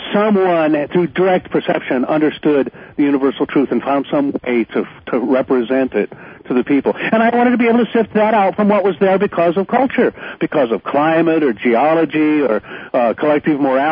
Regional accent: Midwest, United States; And so, you know, growing up in the Midwest, what's a boy to do?

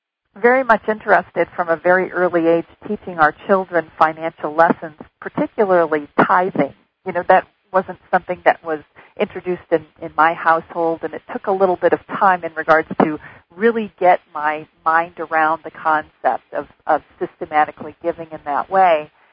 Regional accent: Detroit, Michigan, United States; And I was from Detroit, so I was used to seeing people in poverty and homelessness

